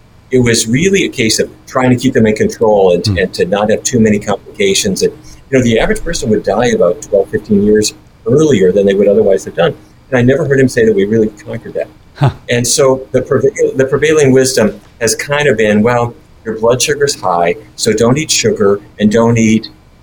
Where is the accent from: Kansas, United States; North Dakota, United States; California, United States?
North Dakota, United States; Fargo; Growing up in Fargo, as I mentioned, my dad grew up in the cattle business, like everybody else in the family.